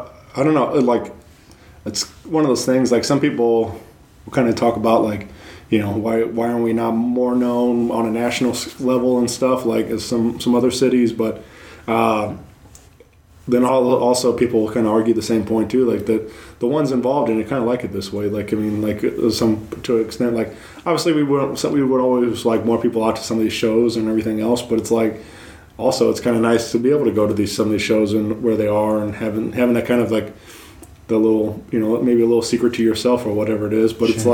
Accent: Wentzville, Missouri, United States; But I come from Wentzville. I'm way out there.

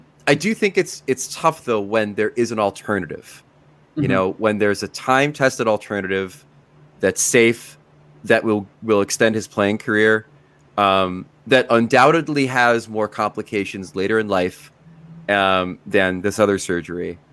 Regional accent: United States; We were gonna have two franchise centers up the gut for the first time, maybe in my lifetime, as an American.

